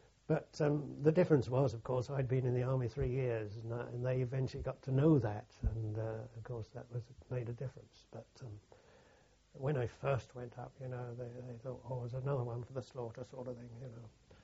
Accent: London, United Kingdom; I was from London

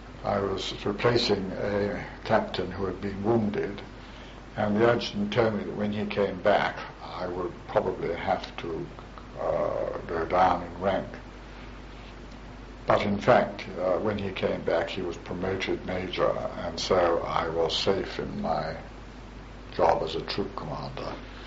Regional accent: Newcastle-under-Lyme, West Midlands, United Kingdom; born there; I was born in Newcastle, Staffordshire, and went to a prep school, which was a choir school, and then on to Sedbergh Boys' School, which my father went

